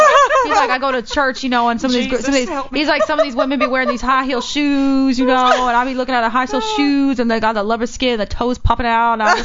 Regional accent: Texas, United States; I was young. I was from Texas. I'm like, people don't fucking walk up to you in Texas.

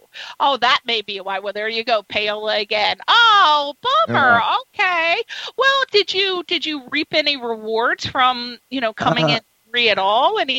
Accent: United Kingdom; Had to fit that in, being British, had to hit the pub in the pint.

